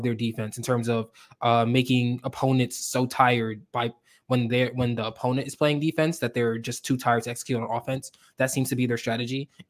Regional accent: New York City, New York, United States; First of all, I'm contractually obligated, being a New Yorker, to point out

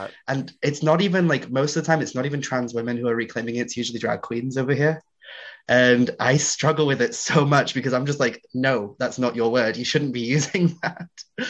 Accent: United Kingdom; And I think that comes from being British as well

